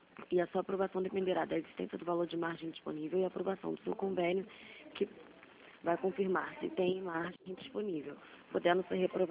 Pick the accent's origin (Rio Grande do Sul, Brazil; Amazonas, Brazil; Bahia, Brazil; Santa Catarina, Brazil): Amazonas, Brazil; Manaus; sou de Manaus.